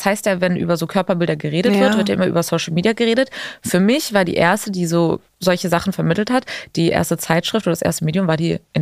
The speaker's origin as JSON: {"language": "German", "region": "Hamburg", "country": "Germany", "tie": "born there", "first_language": "Lithuanian", "said": "Meine Mutter war schon in Deutschland, ich bin in Hamburg geboren, aber sie hat halt trotzdem nur Litauisch mit uns gesprochen"}